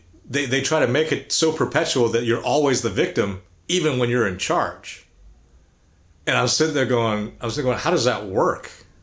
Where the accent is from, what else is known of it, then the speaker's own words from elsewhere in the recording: United States; Number one, I'm American. Number two, the country of my ancestors.